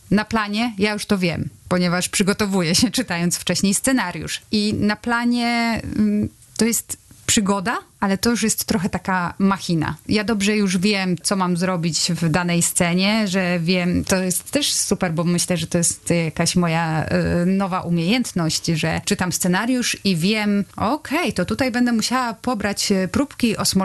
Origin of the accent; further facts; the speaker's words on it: Lower Silesian Voivodeship, Poland; Ja Wrocław trochę znam, bardzo lubię, ponieważ pochodzę spod Wrocławia.